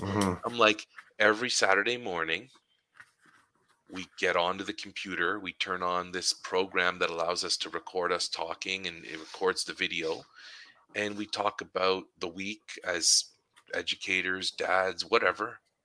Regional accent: Ottawa, Ontario, Canada; so I grew up in Ottawa on the south side, and Leitrim Arena was my home arena.

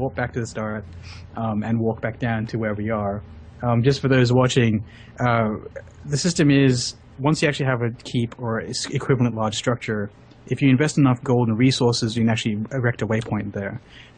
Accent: Australia; I'm Australian, so I played on Euro servers.

